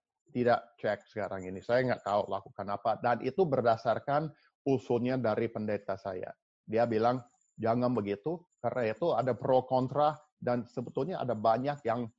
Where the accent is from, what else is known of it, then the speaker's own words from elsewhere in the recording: United States; Indonesian is a second language; Sebagai orang Amerika, saya berhak mengakui, mengatakan ini.